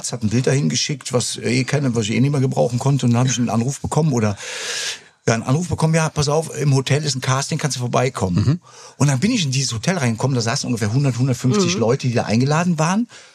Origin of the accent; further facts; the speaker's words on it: Cologne, North Rhine-Westphalia, Germany; ja in Chorweiler groß geworden und dann haben wir im Seeberg gewohnt.